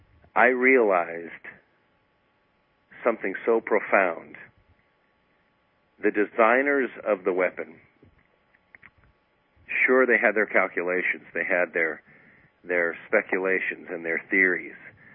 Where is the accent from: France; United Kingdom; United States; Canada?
United Kingdom; Scotland; Scots, I'm a Scot myself